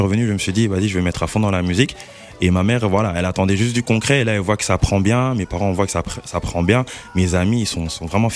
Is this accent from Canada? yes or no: no; Versailles, Île-de-France, France; born there; Moi, je suis né à Versailles, dans le 78.